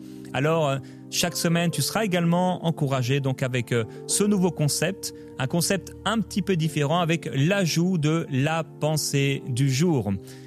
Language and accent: French; Brittany, France; Alors, il y a une inspiration bretonne. Je viens de la Bretagne. Petit clin d'œil aux Bretons.